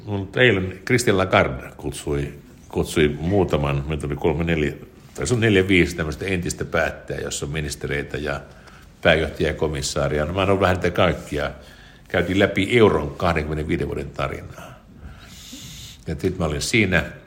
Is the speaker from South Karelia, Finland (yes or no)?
no; Mikkeli, South Savo, Finland; now in Helsinki, Finland; Me asutaan Helsingissä, mutta mä oon Mikkelistä.